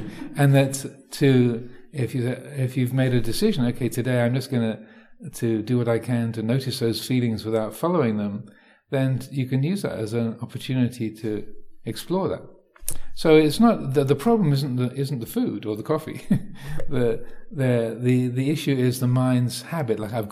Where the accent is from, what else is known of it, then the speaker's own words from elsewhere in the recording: Thailand; So growing up in Thailand, you know, things being spicy, having chili in Thailand